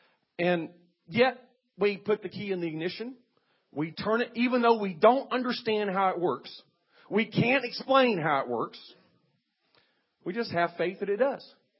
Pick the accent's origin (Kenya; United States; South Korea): South Korea; I was raised in Korea. My parents were missionaries there.